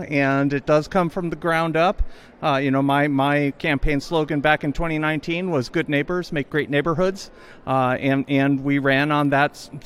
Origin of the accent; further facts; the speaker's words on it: Greencastle, Indiana, United States; I am from Greencastle, Indiana, which is about an hour west of Indianapolis.